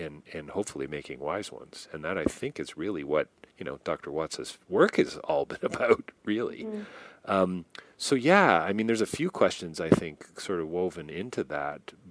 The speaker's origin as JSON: {"language": "English", "town": "Toronto", "region": "Ontario", "country": "Canada", "tie": "born or raised there", "said": "where we live, just west of Toronto, I grew up in Toronto, but we live west"}